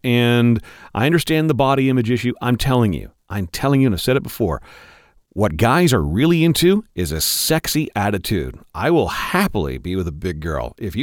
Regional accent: Canada; Yeah, we're Canadians.

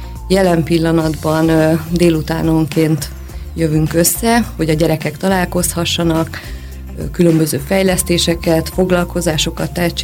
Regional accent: Érd, Pest, Hungary; Mivel hogy érdi vagyok, ezért így elkezdtünk dolgozni, hogy itt Érden

